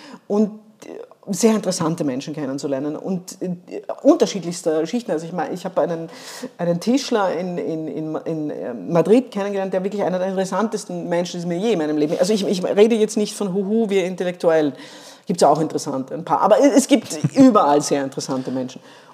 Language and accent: German; Sicily, Italy; also born or lived in Vienna, Austria; Ich bin ja zum Teil in Sizilien aufgewachsen, also als Kind